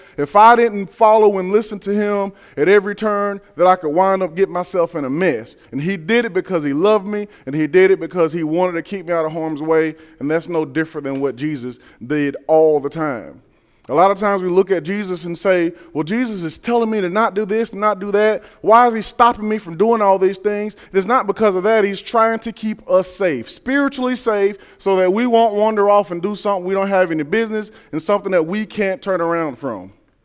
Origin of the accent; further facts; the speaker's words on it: Georgia, United States; I was born and raised in South Georgia. I grew up in a southern household, really small town.